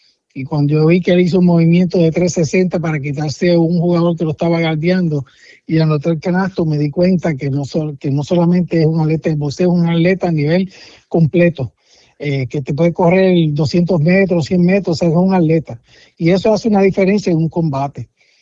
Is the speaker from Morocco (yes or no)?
no; Puerto Rico; no podemos dejar de pensar que somos boricua y que va a pelear uno de los nuestros.